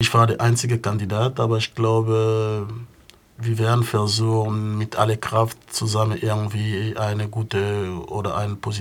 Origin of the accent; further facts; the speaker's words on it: Angola; now in Germany; Ja, ich komme aus Angola. Ich bin seit 1983 hier in Deutschland.